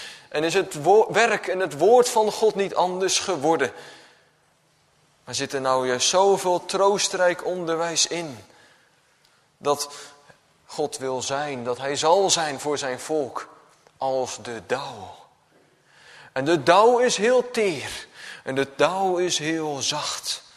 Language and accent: Dutch; Gelderland, Netherlands; Ik kom zelf van de Veluwe